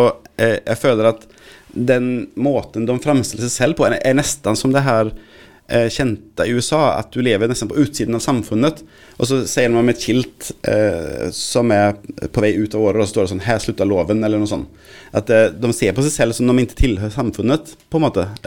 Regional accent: Sweden; det känns lite främmande för mig som svensk

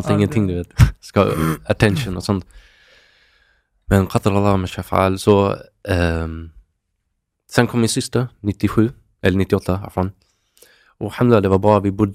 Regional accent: Kristianstad, Skåne, Sweden; accent: Scanian; jag är från Kristianstad. Det är en liten stad i Skåne. 30 000 pers i den stan. En timme från Malmö på östkusten.

